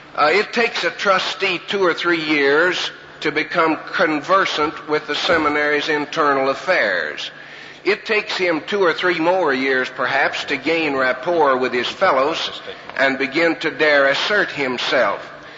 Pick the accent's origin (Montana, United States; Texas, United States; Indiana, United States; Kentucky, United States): Kentucky, United States; from Kentucky.